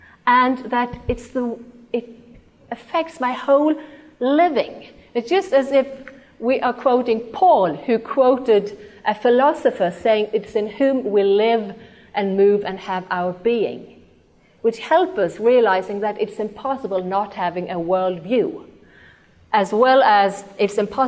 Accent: Norway; when they realized I was from Norway

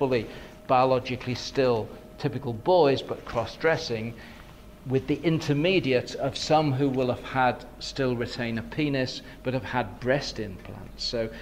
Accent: Bristol, South West England, United Kingdom; Here we have a main street of Bristol, my hometown.

